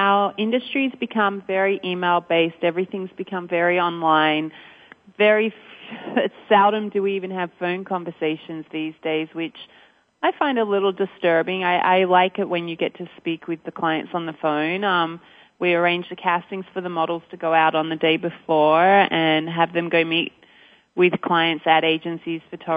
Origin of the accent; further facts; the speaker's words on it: Australia; moved away as an adult; now in United States; 13 years ago, I was brought over from Australia